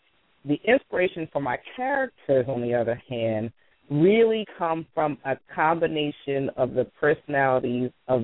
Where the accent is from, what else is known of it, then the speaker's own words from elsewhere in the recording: Philadelphia, Pennsylvania, United States; I grew up in Philadelphia. So I know the streets. I know the landmarks.